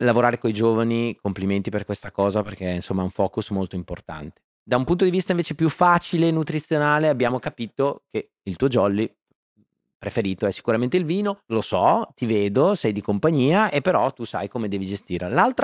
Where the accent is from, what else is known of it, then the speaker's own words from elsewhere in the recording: Emilia-Romagna, Italy; Poi ricordiamo che io sono romagnolo